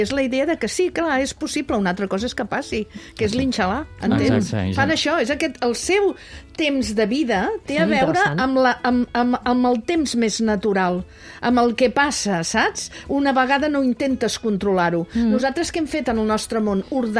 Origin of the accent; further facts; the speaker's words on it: Catalonia, Spain; jo només faig que dir que sóc del Vallès Oriental